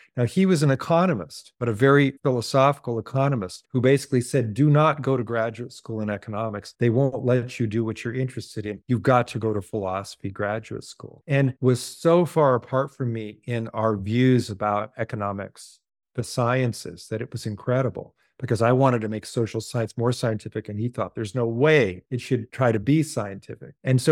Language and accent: English; Portland, Oregon, United States; so I grew up in Portland, Oregon, where it's mostly cloudy all the time.